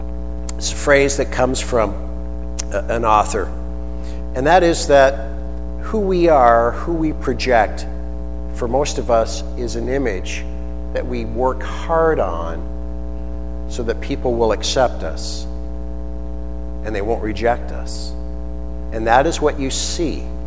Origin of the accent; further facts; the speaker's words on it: Kingsville, Ontario, Canada; Okay, so I'm from Kingsville.